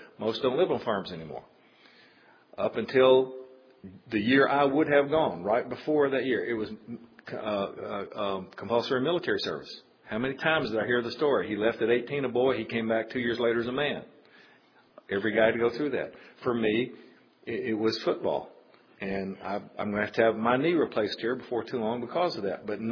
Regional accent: Osceola, United States; now in Chicago, United States; I clearly remember growing up in Osceola

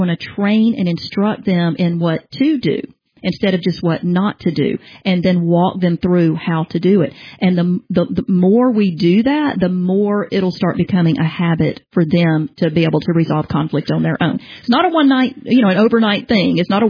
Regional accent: Southern US, United States; Now, obviously, I'm from the South, so my kids said ma'am and sir.

